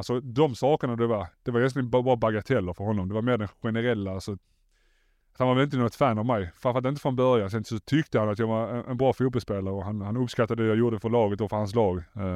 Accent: Malmö, Skåne, Sweden; moved away as an adult; när jag flyttade från Malmö var jag 22 år gammal. Jag bodde hemma hos mina föräldrar

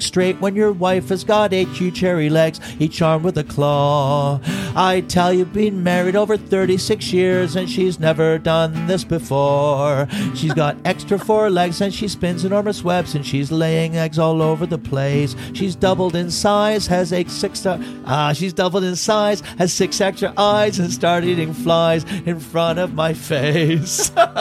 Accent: Canada; And it was the first time we were looking around, and we're from Canada.

